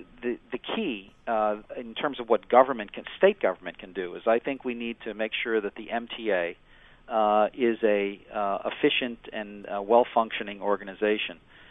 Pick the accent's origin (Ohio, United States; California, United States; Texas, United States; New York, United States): New York, United States; I live upstate, but I grew up downstate in Nassau County.